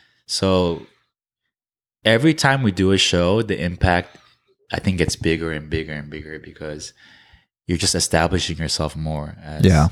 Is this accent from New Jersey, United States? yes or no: yes; New Jersey, United States; we're from New Jersey. I went to college in New York and we left to Korea.